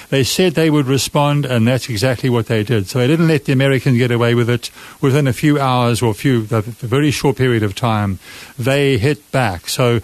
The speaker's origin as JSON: {"language": "English", "country": "South Africa", "accent": "South African", "moved": "yes", "lives_now": "United States", "said": "The accent is a South African accent. I like to say I'm from this part of North Carolina now, but nobody believes me, even though I've lived here almost 20 years."}